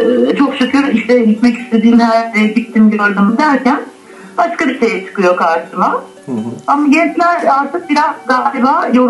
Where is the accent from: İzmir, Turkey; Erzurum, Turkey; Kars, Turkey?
İzmir, Turkey; now in Istanbul, Turkey; Aslen İzmirliyim. 9 senedir İstanbul'da yaşamaktayım. 9 Eylül Üniversitesi İşletme Fakültesi mezunuyum.